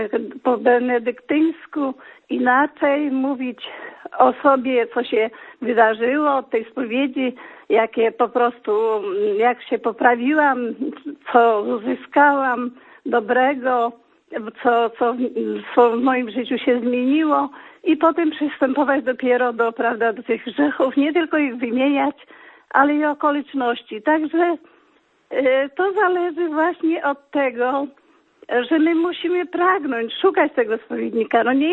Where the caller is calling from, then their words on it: Lublin, Lublin Voivodeship, Poland; Ja z Lublina